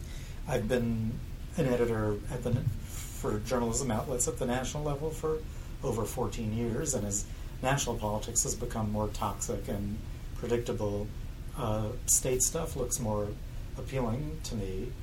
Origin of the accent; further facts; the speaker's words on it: New York City, New York, United States; now in Maryland, United States; I'm from New York City, yes.